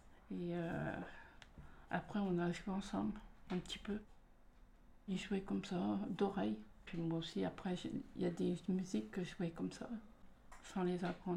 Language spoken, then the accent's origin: French; La Guérinière, Pays de la Loire, France; chez nous à la Guérinière, il n'y en a presque plus.